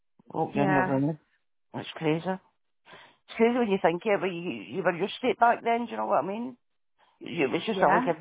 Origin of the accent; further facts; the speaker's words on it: Glasgow, Scotland, United Kingdom; moved away; Because I grew up in Glasgow and I moved here 26 years ago.